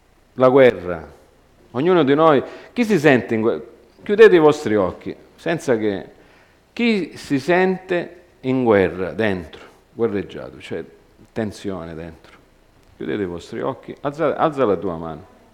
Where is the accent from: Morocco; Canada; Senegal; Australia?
Canada; Montreal, Quebec; io sono cresciuto a Montreal, c'è Little Italy pure a Montreal